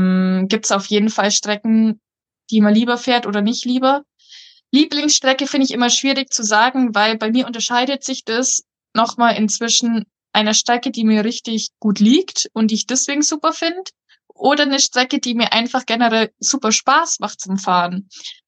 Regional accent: Augsburg, Bavaria, Germany; weil ich komme aus der Nähe von Augsburg.

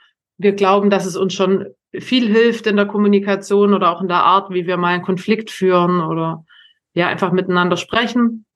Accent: Germany; da hat man als Deutscher selber schon mit Stolz drauf geschaut

